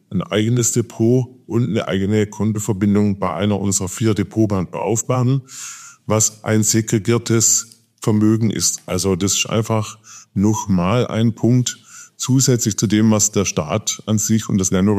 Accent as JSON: {"language": "German", "country": "Switzerland", "said": "ich darf das als Schweizer sagen"}